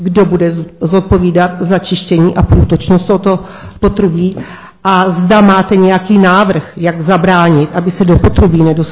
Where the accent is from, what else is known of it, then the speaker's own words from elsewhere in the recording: Nový Dražilov, Central Bohemian Region, Czechia; Jsem z Nového Dražilova.